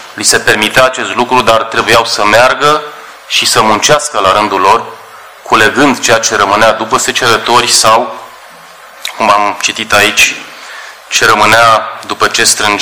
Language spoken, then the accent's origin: Romanian; Romania; Ce să zic de noi ca români? Suntem atât de obișnuiți, de familiarizați cu cei care stau prin intersecții și întind mâna.